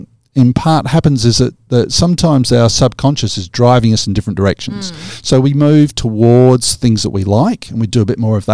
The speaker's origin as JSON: {"language": "English", "town": "Donnybrook", "region": "Western Australia", "country": "Australia", "tie": "born or raised there", "said": "I grew up in Donnybrook, which is just an awesome, awesome part of the world."}